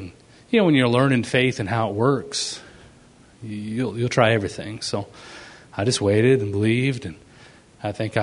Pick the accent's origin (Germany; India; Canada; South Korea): Canada; moved away as an adult; now in United States; I was Canadian, so I couldn't work. I'm still Canadian, but living in America